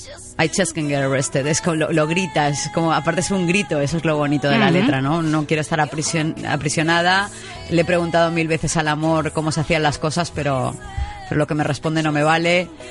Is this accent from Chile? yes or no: no; Balearic Islands, Spain; Mallorca es mía. O sea, mal les pese a quien sea, yo soy mallorquina de pura cepa y la adoro